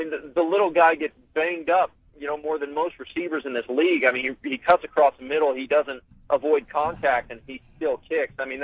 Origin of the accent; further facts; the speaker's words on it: Utah, United States; I mean, I'm from Utah, so I obviously have a little bit of a bias